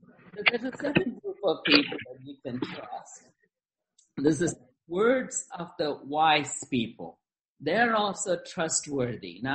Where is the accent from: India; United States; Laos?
India; Now, I grew up in India and I know something about mango branches.